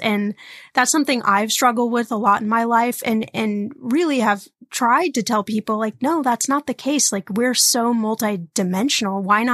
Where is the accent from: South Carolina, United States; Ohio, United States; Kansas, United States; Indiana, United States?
Indiana, United States; born there; I was born in Indiana, which makes me a Hoosier.